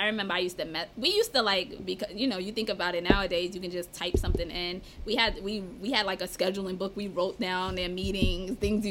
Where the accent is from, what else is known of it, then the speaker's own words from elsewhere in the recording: Harlem, New York, United States; But once he found out I was from 1189 and he found out I was from Harlem, that was it for him. Because him is like, Harlem sticks together.